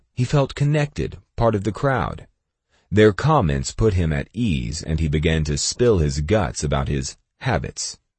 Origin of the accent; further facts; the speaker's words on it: New York, United States; I was born in New York and raised in an Italian family. I talk fast and loud and with my hands.